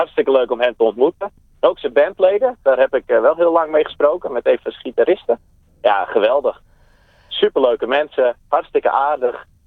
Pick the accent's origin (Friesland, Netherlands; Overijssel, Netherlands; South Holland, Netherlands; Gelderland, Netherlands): Friesland, Netherlands; Menaldum; Ja, zeker. Geboren en getogen in Friesland. En ik spreek zelfs Fries.